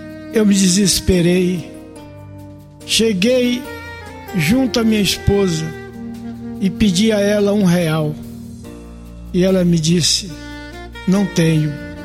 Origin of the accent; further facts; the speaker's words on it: Feijó, Acre, Brazil; fui eleito prefeito de Feijó, minha terra natal